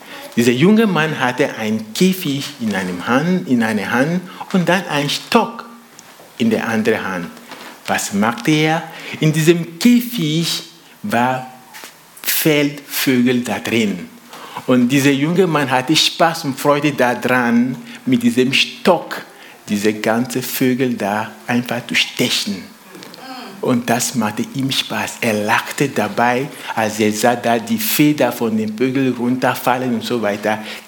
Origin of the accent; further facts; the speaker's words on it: Togo; now in Köndringen, Germany; Wir sind aus Togo, aus Westafrika. … Gott hat uns mit 3 Kindern gesegnet, 13, 12 und 5. Und wir wohnen zurzeit in Köndringen, nicht weit weg von hier.